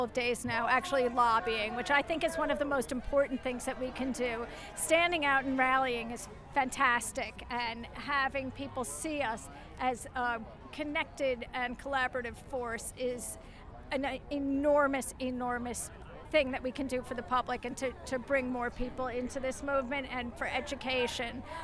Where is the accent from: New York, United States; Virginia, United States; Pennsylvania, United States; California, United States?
New York, United States; And I'm from New York State, where there is no drilling yet, no high volume hydraulic horizontal drilling yet.